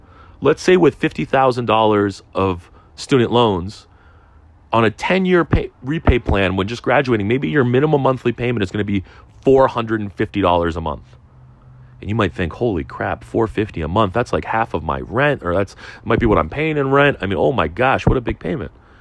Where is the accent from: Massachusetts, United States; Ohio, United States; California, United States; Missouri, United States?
Massachusetts, United States; Boston; first language Russian; English is a second language; also born or lived in Soviet Union; as a kid growing up in Greater Boston, as an immigrant, as an English as a second language, you know, Russian was my primary language. I come from the former Soviet Union.